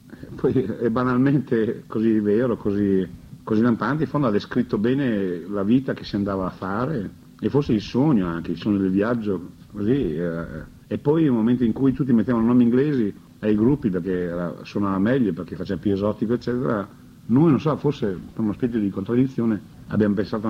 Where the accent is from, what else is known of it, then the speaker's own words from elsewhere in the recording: Reggio Emilia, Emilia-Romagna, Italy; noi siamo essenzialmente le teste quadre, siamo reggiani